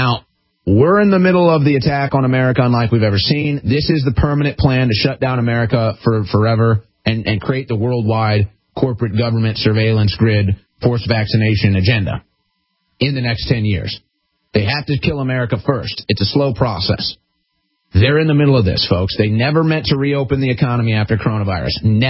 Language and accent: English; Midwest, United States; I'm from the Midwest. It's the hub of this